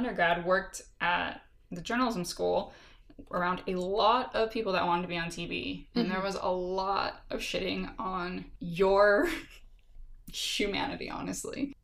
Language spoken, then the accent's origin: English; California, United States; accent: Californian; I've never been told to change my accent, obviously, because mine is very... if it's called anything, it's called Californian